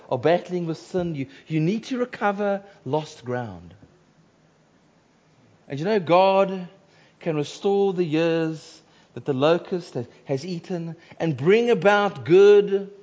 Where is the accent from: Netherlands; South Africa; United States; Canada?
South Africa; Cape Town, Western Cape; And when I was growing up in Cape Town, it was glorious to see this man.